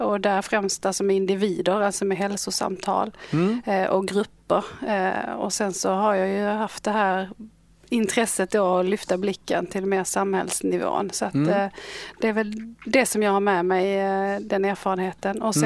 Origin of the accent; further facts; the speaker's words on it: Helsingborg, Skåne, Sweden; born there; jag är ju en helsingborgare i grund och botten. Det är där jag är född och har mina rötter.